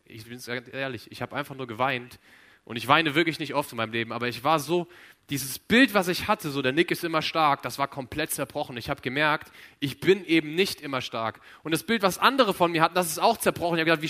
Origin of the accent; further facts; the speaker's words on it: Kröffelbach, Hesse, Germany; ich komme aus Mittelhessen, aus dem wunderschönen Kröffelbach.